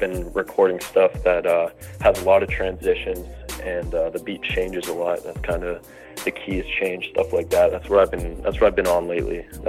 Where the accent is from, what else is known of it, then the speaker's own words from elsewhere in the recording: Scarborough, Maine, United States; And I'm from Scarborough, Maine, Northeast 207. That's what I'm representing.